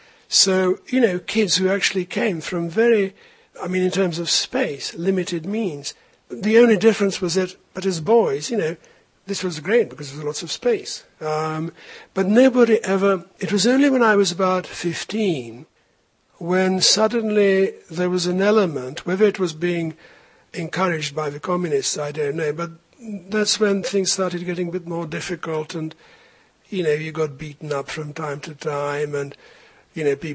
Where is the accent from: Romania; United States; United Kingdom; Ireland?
United Kingdom; London; born there; The story is that I was born in London. I was born in May 1948.